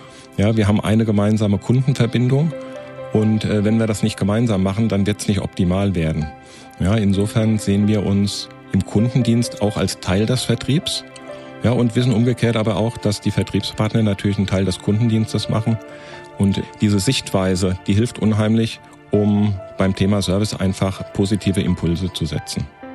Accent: Hesse, Germany; bei uns im Rheingau

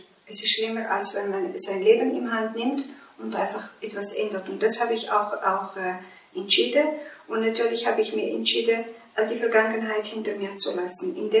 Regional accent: Morocco; in meinem Buch habe ich erzählt über meine Kindheit als Sklavenkind in Marokko.

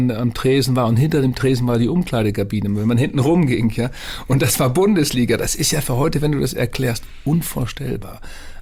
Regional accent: Bremen, Germany; Als Bremer hatte ich mit dem HSV sowieso nie so eine enge Beziehung

